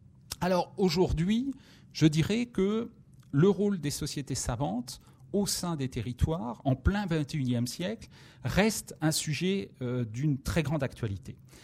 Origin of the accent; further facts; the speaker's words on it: Centre-Val de Loire, France; Moi, je viens du Vendômois, je suis historien de formation